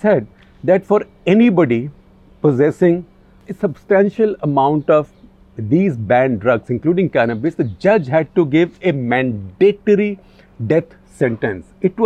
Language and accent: English; India; English is a second language; So I am also Indian. So I'm not blaming anybody.